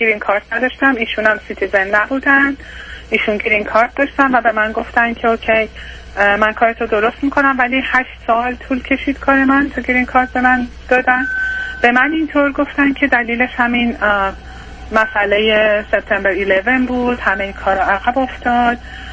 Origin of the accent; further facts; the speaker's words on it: Iran; moved away; ما از ایران حدود 8-9 سال اومدیم اینجا